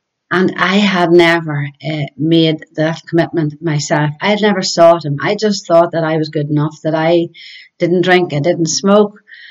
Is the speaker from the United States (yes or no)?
no; Ulster, Ireland; I am from County Monaghan. I am married to Ivan and I have three sons, all whom are married, and I have five grandchildren. I was brought up in a small country farm.